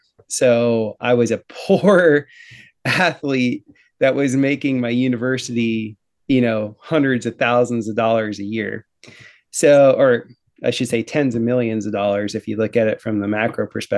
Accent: Fort Lauderdale, Florida, United States; I'm from Fort Lauderdale, Florida. I grew up in essentially the 80s in South Florida. So we had all the good, you know, savings and loan scandal, all the good cocaine running, you know, Miami Vice, that whole thing going on.

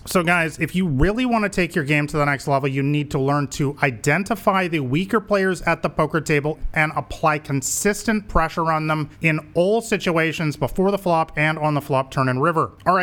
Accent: Canada; I'm from Canada, so you might already assume that I'm a big hockey fan

